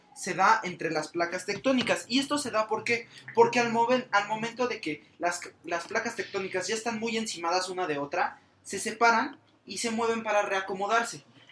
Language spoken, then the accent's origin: Spanish; Mexico; la gente como mexicanos, nosotros también une a los temblores